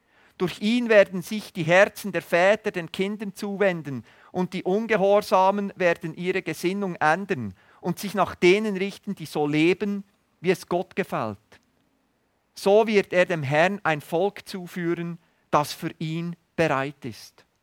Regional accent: Switzerland; Gerade bei uns im Westen, wir modernen Schweizer, auch als Christen sind wir so stark auf die sichtbare Welt fokussiert

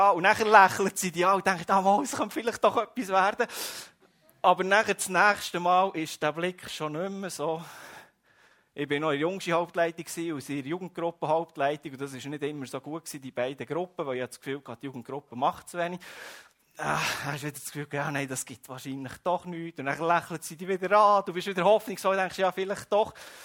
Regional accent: Switzerland; Mir als Schweizer wäre es nicht so gut gegangen, weil der Fahrplan nicht eingehalten wurde.

